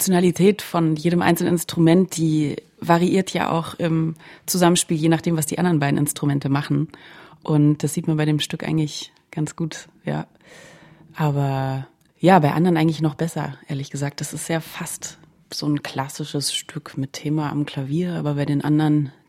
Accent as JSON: {"language": "German", "region": "Berlin", "country": "Germany", "tie": "born or raised there", "said": "Ich bin ja gebürtige Berlinerin und das ist schon ganz schön drastisch."}